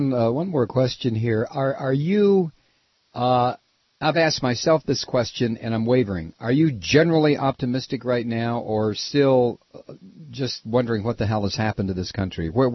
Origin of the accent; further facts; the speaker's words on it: United States; I'm ashamed. I am ashamed that I am an American. I am ashamed because of what this country has come to represent globally.